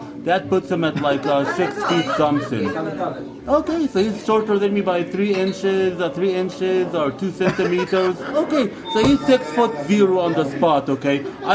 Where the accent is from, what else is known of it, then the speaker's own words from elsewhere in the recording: United States; Well, I grew up in America.